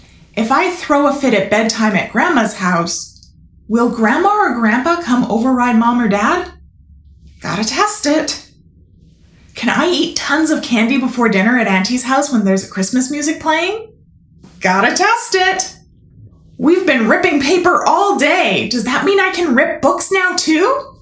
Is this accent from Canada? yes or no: yes; Canada; As a Canadian, the passing of Remembrance Day has always signaled the start of the holiday season for me